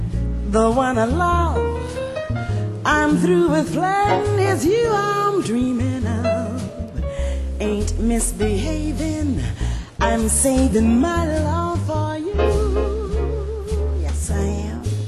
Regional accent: Macon, Georgia, United States; born there; the land where I was born. I was born in Macon, Georgia, a long time ago.

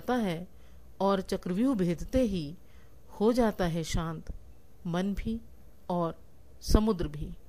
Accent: Delhi, India; दिल्ली से हूँ

